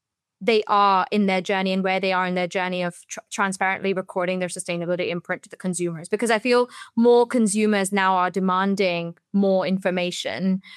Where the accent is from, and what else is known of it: India; born or raised there; also born or lived in Singapore; now in Europe